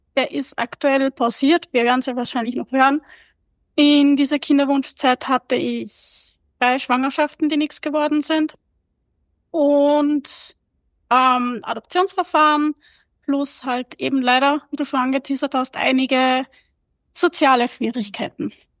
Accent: Austria; Ich bin aus Österreich, wahrscheinlich wie einige eurer Zuhörer. Ich werde dieses Jahr 35.

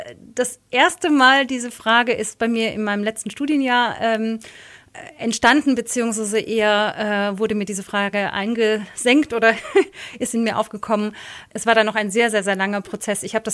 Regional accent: Stadtbergen, Bavaria, Germany; also born or lived in Augsburg; Ich freue mich wieder, hier in meiner Heimatstadt Augsburg zu sein, beziehungsweise groß geworden bin ich ja in Stadtbergen

